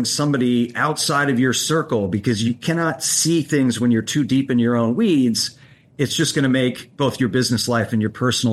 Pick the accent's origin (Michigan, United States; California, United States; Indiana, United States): California, United States; Sacramento; now in New York City, United States; I lived in New York City for 17 years. And when I moved my family back to my hometown of Sacramento 6 years ago